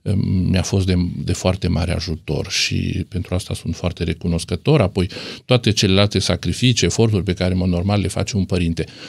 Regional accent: Alba Iulia, Alba County, Romania; born there; Sunt născut în Alba Iulia și sunt foarte mândru pentru asta

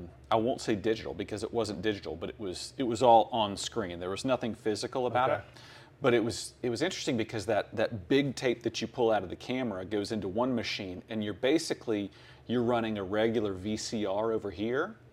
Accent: Tampa, Florida, United States; I grew up in Tampa, Florida, and went to Nerd Camp at the University of Tampa

